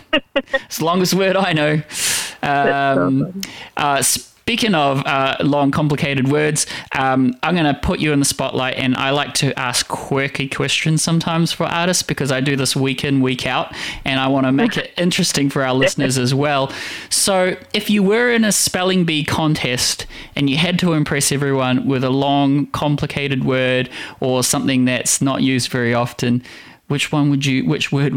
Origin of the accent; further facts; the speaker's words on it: Makati, Metro Manila, Philippines; now in New Zealand; and I'm actually from Makati, Manila myself.